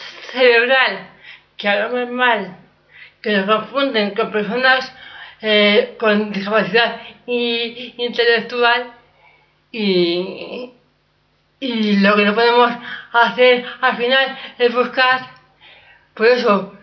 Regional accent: Madrid, Community of Madrid, Spain; y yo por eso vengo de Madrid, y yo nunca lo había visto

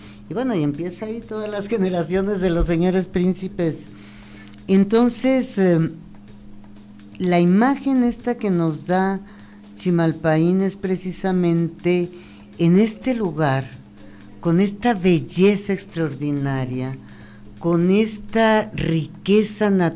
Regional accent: Mexico; lo que constituye todo lo que es nuestro ser como mexicanos, ¿no?

